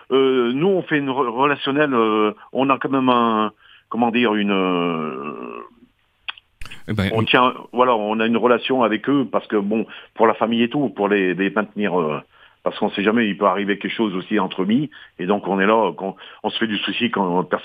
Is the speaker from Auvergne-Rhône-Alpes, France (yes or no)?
yes; Firminy, Auvergne-Rhône-Alpes, France; moi je suis natif de Firminy